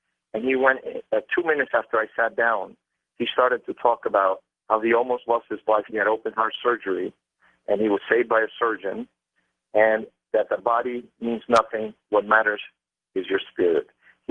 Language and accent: English; Argentina; I'm originally from Argentina.